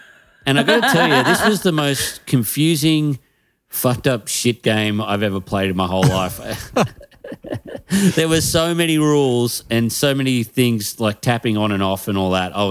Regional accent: Moree, New South Wales, Australia; It's where I grew up in Moree

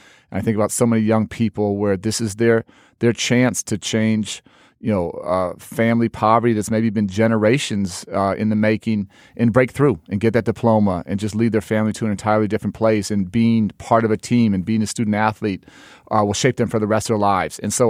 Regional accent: Chicago, Illinois, United States; I'm spending a huge amount of my time trying to reduce violence here in my hometown of Chicago.

